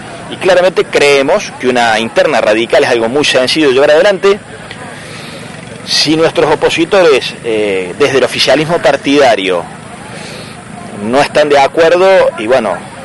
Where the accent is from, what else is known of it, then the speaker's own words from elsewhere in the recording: San Francisco, Córdoba, Argentina; hablo por la ciudad de San Francisco, de donde vengo